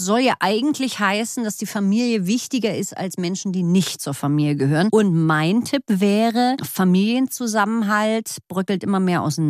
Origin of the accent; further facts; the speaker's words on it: Berlin, Germany; Und wir kommen ja alle aus Berlin.